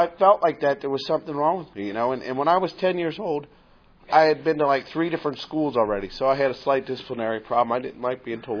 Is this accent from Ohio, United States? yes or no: yes; Cincinnati, Ohio, United States; And I was born in Cincinnati. That is where I am from. I do have roots there.